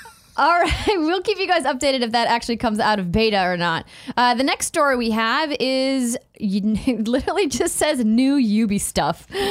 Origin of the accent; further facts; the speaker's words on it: Fargo, North Dakota, United States; Fargo, North Dakota.